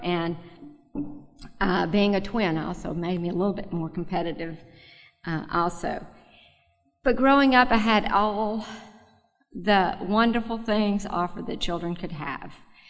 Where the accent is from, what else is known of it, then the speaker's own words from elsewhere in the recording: Nashville, Tennessee, United States; from Nashville, Tennessee.